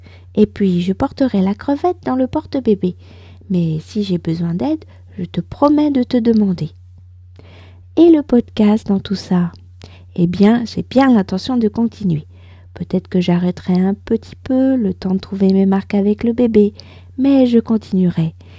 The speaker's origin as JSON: {"language": "French", "country": "France", "said": "je suis française, j'habite près de Paris"}